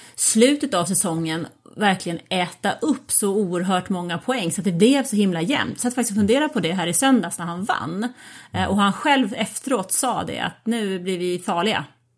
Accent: Sweden; Jag är ju liksom svensk.

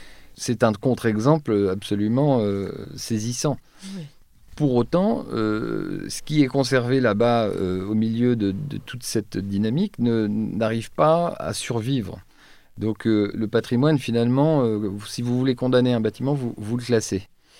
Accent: Troyes, Grand Est, France; quand j'ai grandi à Troyes, il y a donc pas mal d'années, la ville était repoussante

